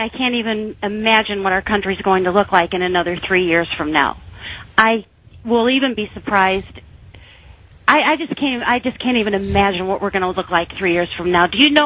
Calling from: St. Louis, Missouri, United States; I'm calling from St. Louis, Missouri. I'm listening online, KSFO AM out of San Francisco, streaming on my internet.

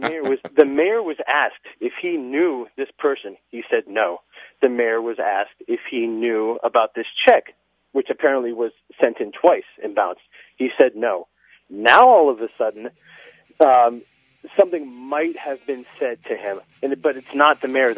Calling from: Rhode Island, United States; I'm actually calling from Rhode Island, and Rhode Island is, like, a little microcosm of what's happening in the nation

